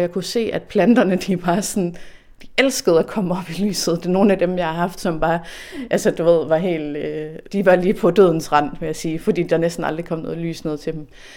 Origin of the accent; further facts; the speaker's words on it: Viby, Central Denmark Region, Denmark; Jeg er vokset op i Viby, syd for Aarhus.